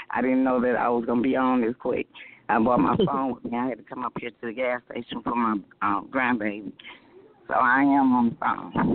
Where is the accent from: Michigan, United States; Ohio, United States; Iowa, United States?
Michigan, United States; Detroit; I'm from Detroit, Michigan.